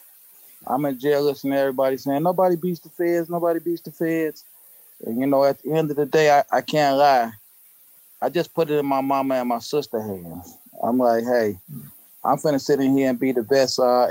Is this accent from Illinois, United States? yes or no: yes; Chicago, Illinois, United States; because at the end of the day, I'm from Inglewood, Chicago. Y'all go look that up.